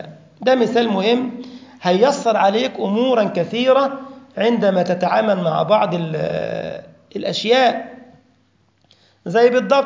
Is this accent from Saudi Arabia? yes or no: no; Egypt; انت عندك اسمه جاتو، واحنا عندنا في مصر جاتو.